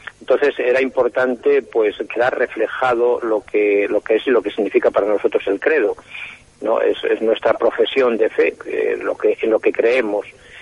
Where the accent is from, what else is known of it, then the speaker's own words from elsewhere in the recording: Castile and León, Spain; a nosotros en Segovia, pues fíjate, está cerca de Segovia, pues de Santa María la Real de Nieva, mi pueblo está a 30 kilómetros, a 60 de Segovia